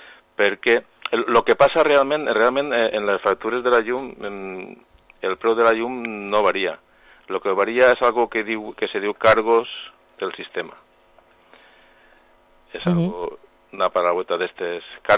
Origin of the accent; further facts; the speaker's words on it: La Vall d'Uixó, Valencian Community, Spain; jo soc ballero, soc de Vall d'Uixó, entonces estem propets.